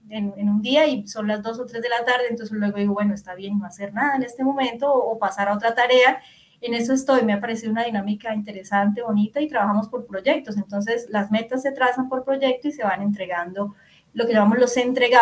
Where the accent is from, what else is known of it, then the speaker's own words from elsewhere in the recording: Norte de Santander, Colombia; Norte de Santander es un departamento acá, es como un estado, digámoslo así, en Colombia, de donde soy oriunda